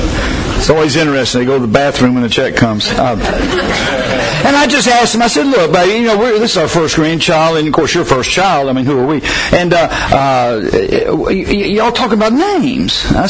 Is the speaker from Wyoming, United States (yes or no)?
no; Atlanta, Georgia, United States; born there; I was born in Atlanta, Emory University, Emory Hospital, but it's still goofy.